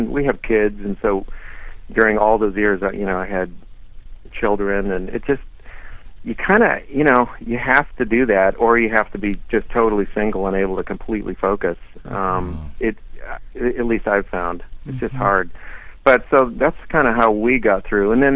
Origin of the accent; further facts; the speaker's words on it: Madison, Wisconsin, United States; also born or lived in Denver; I was born in Denver, Colorado. Grew up there for a few years. Actually, I consider my hometown Madison, Wisconsin.